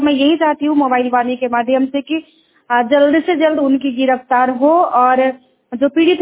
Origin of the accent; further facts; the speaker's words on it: Bihar, India; मैं औरंगाबाद जिला से हूँ